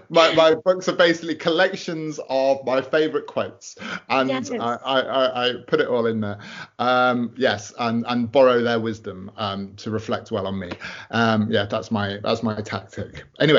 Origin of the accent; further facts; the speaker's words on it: United Kingdom; I'm a British author. I am 45 years old.